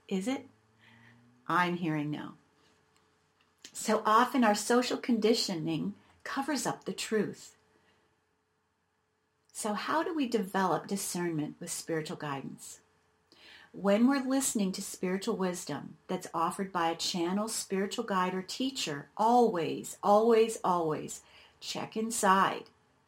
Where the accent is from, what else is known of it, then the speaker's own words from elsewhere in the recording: Canada; now in Boulder, United States; I grew up in Canada, and I had my fill of cold weather and snow. And here I am having to move at this point in my life to Boulder.